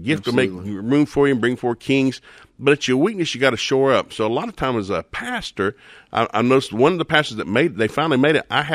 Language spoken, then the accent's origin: English; Tennessee, United States; I grew up in East Tennessee in a country home.